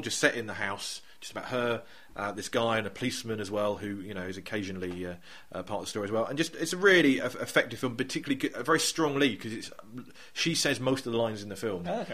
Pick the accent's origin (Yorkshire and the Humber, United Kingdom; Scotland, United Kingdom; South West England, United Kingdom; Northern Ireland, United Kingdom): South West England, United Kingdom; I'm Cornish. I like pasties.